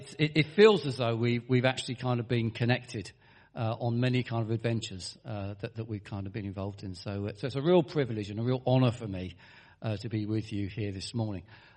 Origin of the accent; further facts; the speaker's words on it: Herne Bay, South East England, United Kingdom; And I live in Herne Bay. I was born in Herne Bay. I've lived in Herne Bay all my life.